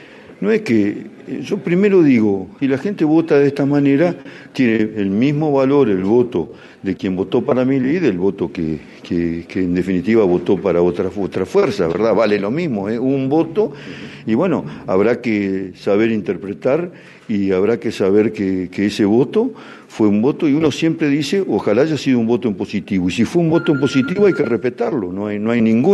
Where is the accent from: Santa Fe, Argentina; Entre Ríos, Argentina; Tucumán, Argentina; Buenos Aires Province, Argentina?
Entre Ríos, Argentina; Concepción del Uruguay; para quienes, como nosotros, en su gran mayoría somos de Concepción de Uruguay, somos uruguayenses